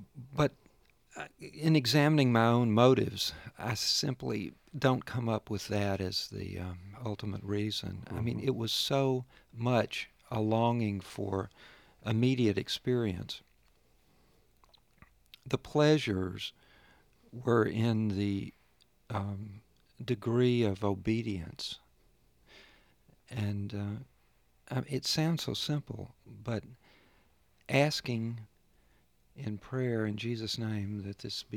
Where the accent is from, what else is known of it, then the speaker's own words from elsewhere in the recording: Birmingham, Alabama, United States; I grew up in Birmingham in the 1950s and early 1960s, and it was a crucible of the civil rights movement, of course. I grew up in a neighborhood that was struggling to attain middle-class respectability.